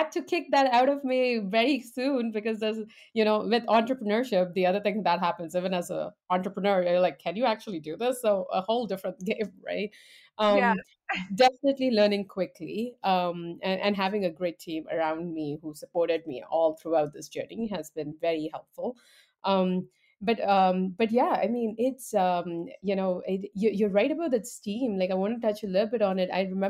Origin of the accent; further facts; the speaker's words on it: Dubai, United Arab Emirates; now in Canada; So, I grew up in Middle East in Dubai, but then I moved to Canada. So I'm talking from the true North, Canada, 15 years ago.